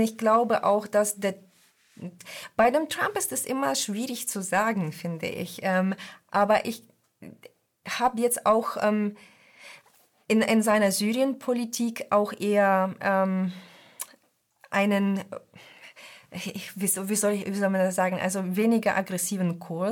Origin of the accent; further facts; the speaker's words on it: Donetsk, Donetsk Oblast, Ukraine; okay, ich komme aus Donetsk, natürlich berichte ich aus Donetsker Sichtweise